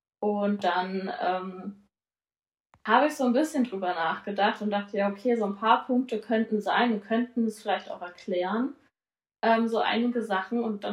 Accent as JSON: {"language": "German", "region": "Schleswig-Holstein", "country": "Germany", "said": "ich komme aus Ostholstein oben, aus Schleswig-Holstein, wohne da an der Küste in Heiligenhafen mittlerweile"}